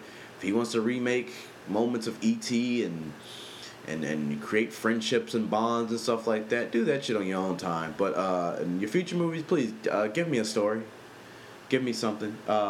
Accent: Compton, California, United States; And trust me, I grew up in Compton, so I think I would know something about that.

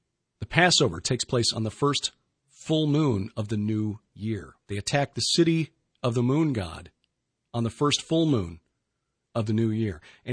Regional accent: Chicago, Illinois, United States; born there; That's like saying I'm a Chicagoan ethnically because I was born there. No, I'm German, Swedish, Welsh, right. English.

